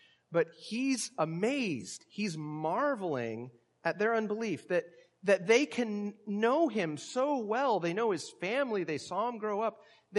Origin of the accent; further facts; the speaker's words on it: West Coast, United States; I grew up on the West Coast, and I don't need anybody knowing the stories of what I did in high school and college. So that's why I'm out here in Virginia.